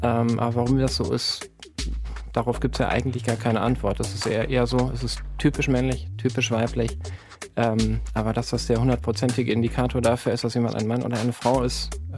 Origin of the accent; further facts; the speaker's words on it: Hesse, Germany; Ich komme aus dem Rhein-Main-Gebiet, aus der Nähe von Hanau.